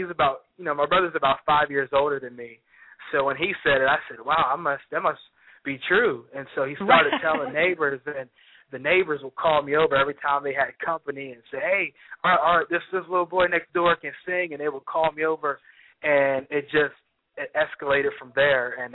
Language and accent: English; Virginia Beach, Virginia, United States; Well, I'm from Virginia Beach, so I'm a beach boy.